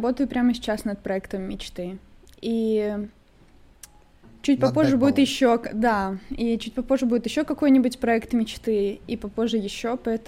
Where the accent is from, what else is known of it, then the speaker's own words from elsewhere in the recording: Belarus; я просто белоруска.